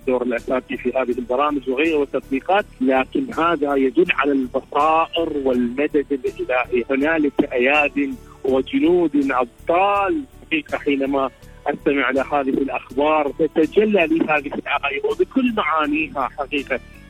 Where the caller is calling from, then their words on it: Iraq; من العراق، شكرا جزيلا لكم